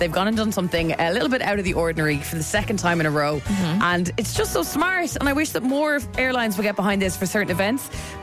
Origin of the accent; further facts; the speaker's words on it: Ireland; We travel a lot as Irish people when all the big stars decided, well, it seems anyway, not to come visit us here on their big tours.